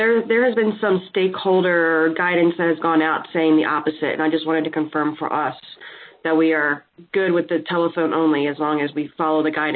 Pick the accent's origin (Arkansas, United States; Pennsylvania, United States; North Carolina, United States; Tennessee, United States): Pennsylvania, United States; I'm from Pennsylvania